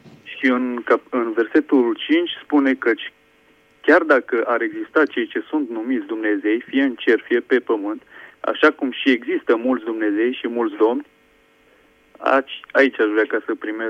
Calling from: Turda, Cluj County, Romania; din Turda

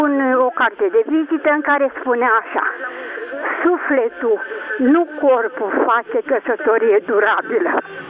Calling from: Alba Iulia, Alba County, Romania; din Alba Iulia.

